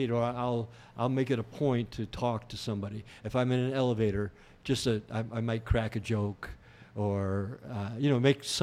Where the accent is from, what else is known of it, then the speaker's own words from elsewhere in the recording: Lorain, Ohio, United States; Growing up in Lorain, which was it was a good town to grow up in, but really good town.